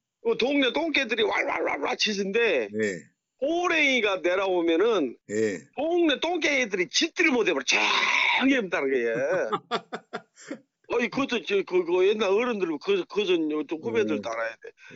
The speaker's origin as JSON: {"language": "Korean", "town": "Gokseong", "region": "South Jeolla", "country": "South Korea", "tie": "born there", "said": "내가 62년 7월 15일 날 곡성 죽동리 351번지에서 태어났고"}